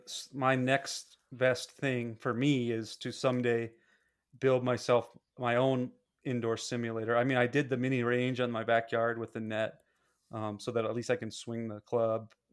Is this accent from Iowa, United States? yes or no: no; Dubois, Wyoming, United States; Growing up in Dubois, we actually played for Riverton because we didn't have a team.